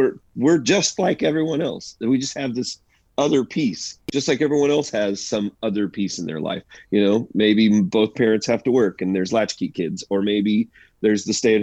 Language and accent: English; Topeka, Kansas, United States; Buddy, I grew up in North Topeka.